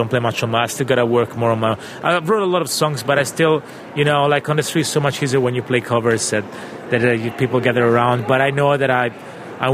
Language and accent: English; Italy; English is a second language; now in Bern, Switzerland